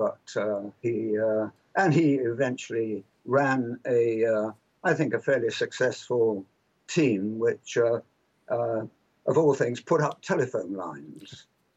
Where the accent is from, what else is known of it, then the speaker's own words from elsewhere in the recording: Wandsworth, London, United Kingdom; born there; I was born in Wandsworth in London in 1926, the 29th of March.